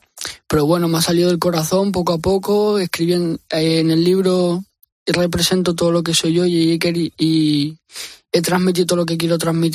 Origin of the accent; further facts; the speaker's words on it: Valencia, Valencian Community, Spain; yo soy de Valencia y ahí se dice mucho nano, tete.